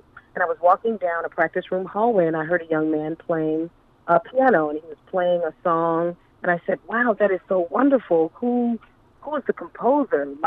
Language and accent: English; Chicago, Illinois, United States; I am from Chicago